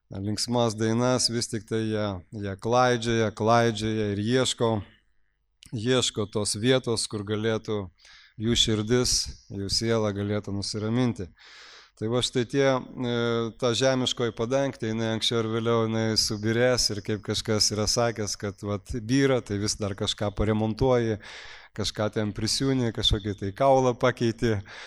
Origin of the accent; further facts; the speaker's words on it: Elektrėnai, Vilnius County, Lithuania; Tai lygiai taip pat ir man, aš ten išmokau skaityti, išmokau rašyti.